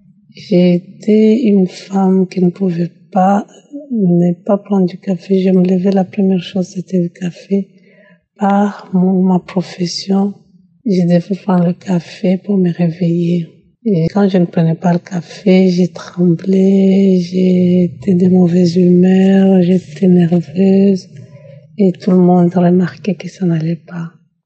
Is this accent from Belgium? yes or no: yes; Belgium; je suis une Belge d'origine congolaise vivant en Belgique.